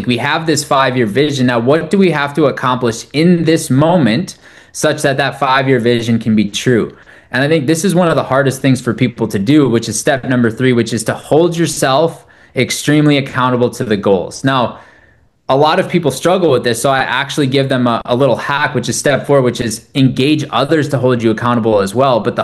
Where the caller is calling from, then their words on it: Austin, Texas, United States; I mean, I'm calling in from Austin